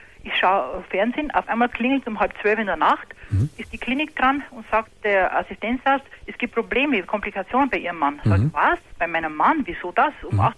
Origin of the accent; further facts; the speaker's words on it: Bavaria, Germany; Ich bin aus Bayern.